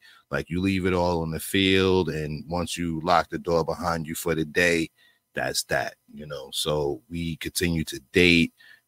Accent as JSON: {"language": "English", "region": "New York", "country": "United States", "lives_now": "Houston, United States", "said": "Like, I'm from New York and, you know, I always wanted to get money with my friends."}